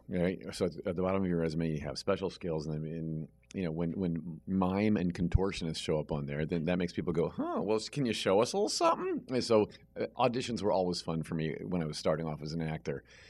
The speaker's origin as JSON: {"language": "English", "region": "Indiana", "country": "United States", "tie": "born or raised there", "said": "being as tall as I am and as skinny as I am and always have been, growing up in Indiana, if you're a Midwestern kid, there's a certain sliver of right to fit in."}